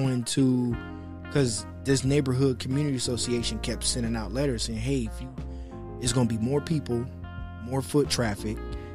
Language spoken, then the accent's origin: English; Detroit, Michigan, United States; I'm from Six Mile between Myers and Wyoming